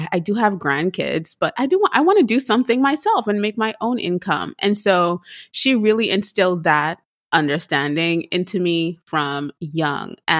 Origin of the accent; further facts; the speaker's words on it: Trinidad & Tobago; I am from Trinidad and Tobago.